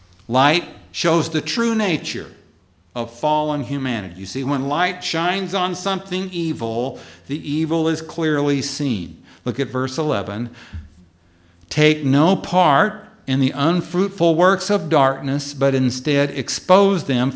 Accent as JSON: {"language": "English", "region": "Texas", "country": "United States", "said": "Some of you know I'm from Texas, home of the armadillo, the horny toad, the roadrunner, and another critter that's a little less popular, the cockroach, la cucaracha."}